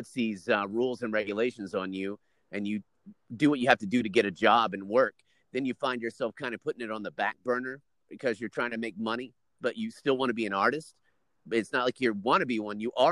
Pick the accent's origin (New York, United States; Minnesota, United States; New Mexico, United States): New Mexico, United States; Hobbs; we grew up in Hobbs, New Mexico. It's a real small town, so there wasn't much